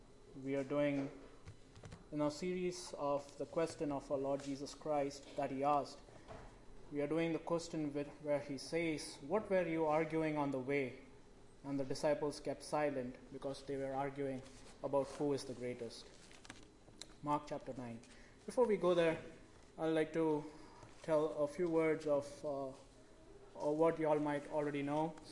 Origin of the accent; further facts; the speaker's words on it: Mumbai, Maharashtra, India; I did not get sufficient marks to get in a good college next to my hometown in Mumbai.